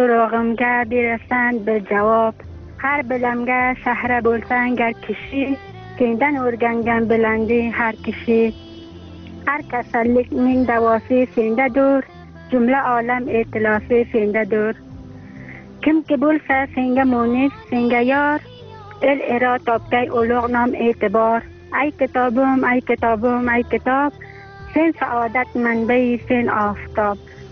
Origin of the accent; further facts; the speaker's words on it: Afghanistan; چون در همه ما افغان هستیم